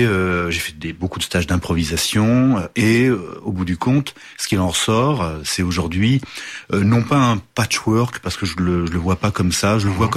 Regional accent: Norte, Portugal; Moi, j'ai vraiment une culture populaire portugaise à la base. Je viens effectivement d'à côté de Miranda do Douro.

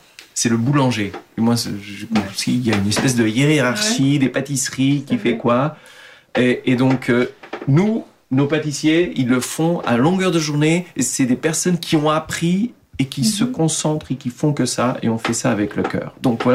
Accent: Portugal; au Portugal, on est, disons, dans le monde, quand on dit qu'on est du Portugal, du moins quand j'ai commencé à voyager, faire des voyages un petit peu lointains, je disais d'où je venais.

